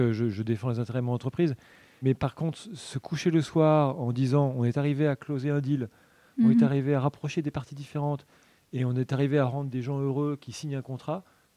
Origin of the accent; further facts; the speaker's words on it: Paris, Île-de-France, France; je suis parisien pure souche.